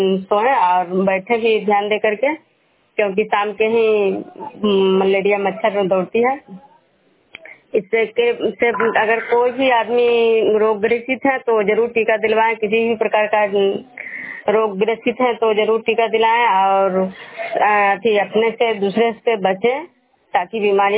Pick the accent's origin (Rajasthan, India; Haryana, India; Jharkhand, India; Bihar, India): Bihar, India; Vishnupur; मैं विष्णुपुर ग्राम खजा पंचायत नालंदा जिला नगरनसा प्रखंड के निवासी हूँ।